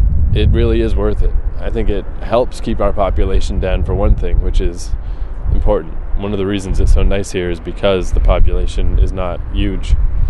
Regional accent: New Brunswick, Canada; it's pretty cool because very similar to my hometown where I live on the St. John River.

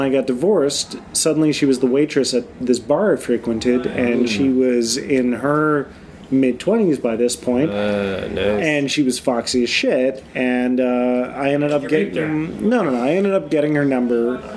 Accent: Alberta, Canada; I'm from Alberta

